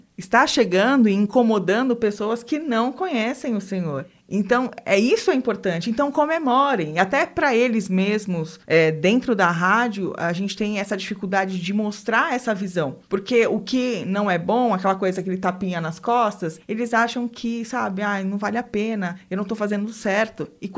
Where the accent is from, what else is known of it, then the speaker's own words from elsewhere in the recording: Brazil; Eu acho que nós, como brasileiras, a gente pode e deve olhar com outros olhos uma missão, um trabalho na Europa.